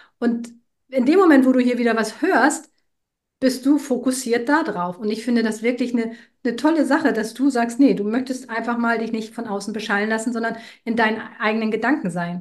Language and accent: German; Northern Germany, Germany; ich als Norddeutsche doch ein wenig kühl bin